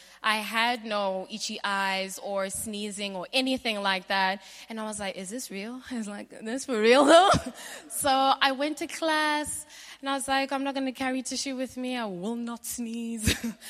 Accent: Botswana; I grew up in Botswana, so it's a very dry place.

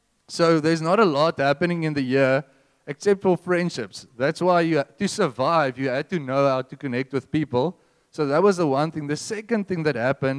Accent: Bloemfontein, Free State, South Africa; I come from Bloemfontein originally. Have anyone been to Bloemfontein for holidays?

